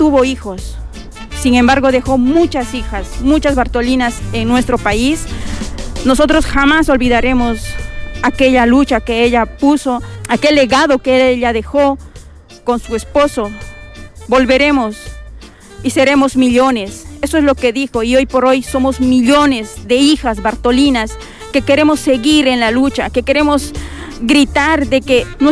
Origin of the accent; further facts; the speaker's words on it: Cochabamba, Bolivia; now in Palma de Mallorca, Spain; soy de Cochabamba, Bolivia, pero hace años radico aquí en Palma de Mallorca, España.